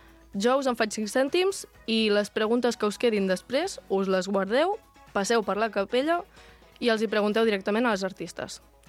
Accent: La Múnia, Catalonia, Spain; tinc 21 anys, sóc de la Múnia

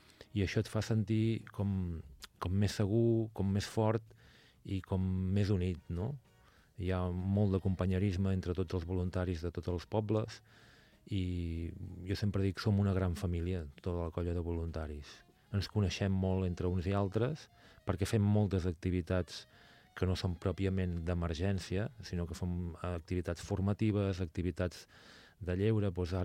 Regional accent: Sant Sadurní d'Anoia, Catalonia, Spain; jo estic molt content perquè jo sóc de Sant Sadurní

